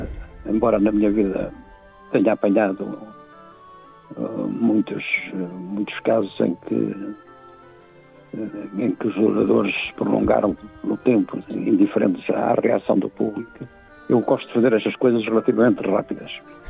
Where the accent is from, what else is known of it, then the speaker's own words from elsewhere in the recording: Braga, Norte, Portugal; also born or lived in Lisbon; Eu com 10 anos de idade estava aqui em Braga.